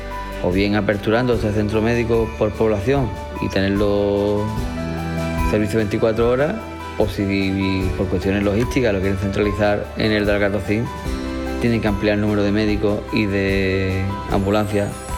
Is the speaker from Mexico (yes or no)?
no; Algeciras, Andalusia, Spain; now in Gaucín, Spain; soy de Algeciras, pero resido aquí en Gaucín